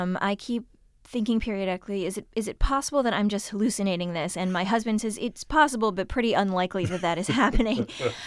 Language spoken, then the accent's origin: English; Shaker Heights, Ohio, United States; I read at the Shaker Heights Public Library, which is the public library in my hometown and the library that I used to go to when I was a kid, then when I was a teenager.